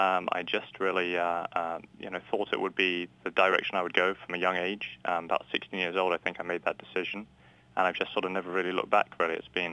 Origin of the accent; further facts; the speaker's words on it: United Kingdom; moved away as an adult; now in United States; I grew up in the United Kingdom, and about 12, 15 years ago, had the opportunity to come over and work at Johns Hopkins for sort of a training program.